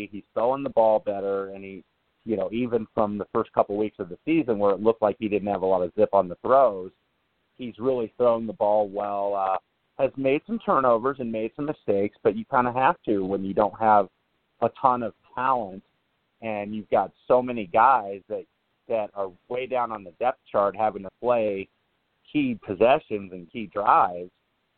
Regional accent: Indianapolis, Indiana, United States; the Colts are my hometown team, being a Indianapolis born and bred resident.

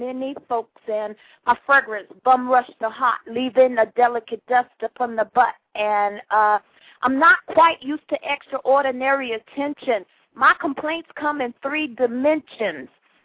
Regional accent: California, United States; I'm from Cali, but I went to school at the seashore, so a lot of times I was the only black girl in the classroom.

